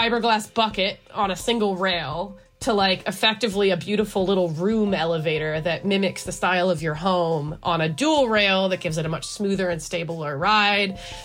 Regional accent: Wellington, New Zealand; and I'm an artist from Wellington, New Zealand.

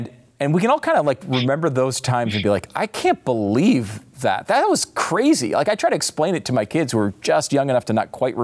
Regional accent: Connecticut, United States; I gotta be honest with you. I grew up in Connecticut.

